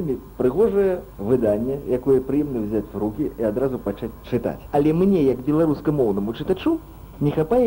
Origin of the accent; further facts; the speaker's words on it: Russia; я ўмею чытаць па-расейску, я сам расеец.